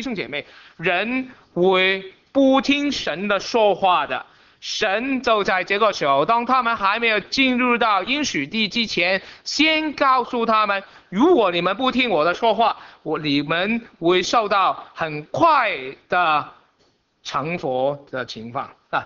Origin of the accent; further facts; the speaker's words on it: Guangdong, China; 我们广东人说，别人告诉你的错处，就是把钱放在你的钱包里面